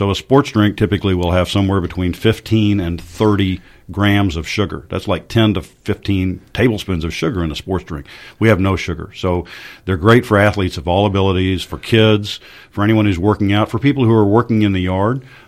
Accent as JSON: {"language": "English", "town": "Dallas", "region": "Texas", "country": "United States", "tie": "born or raised there", "said": "Well, I grew up here in Dallas, went to the Air Force Academy in Colorado Springs, spent 6 years active in the Air Force."}